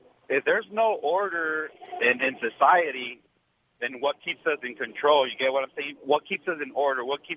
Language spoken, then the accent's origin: English; Compton, California, United States; See, I grew up in Compton. I was raised there all my life